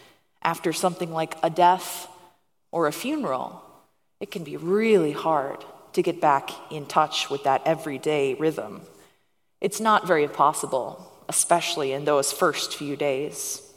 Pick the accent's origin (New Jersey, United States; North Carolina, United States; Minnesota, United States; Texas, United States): Minnesota, United States; I grew up in Minnesota on a lake, and I loved nothing more than going out and catching fish.